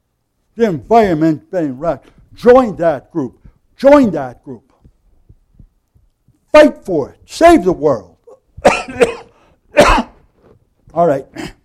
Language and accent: English; United States; But basically, I'm an American, you are, we have to pay our taxes.